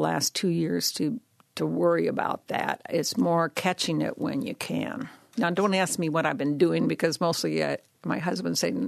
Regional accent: Mount Carmel, Iowa, United States; Well, that one is the depiction of my hometown in Iowa, Mount Carmel, Iowa. And that is a town of 100 people.

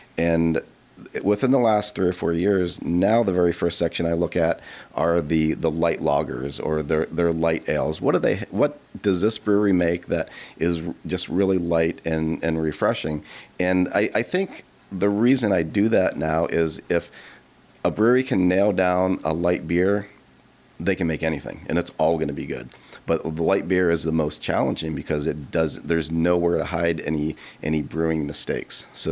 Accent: Pennsylvania, United States; There's a brewery in my hometown in Pennsylvania where I grew up

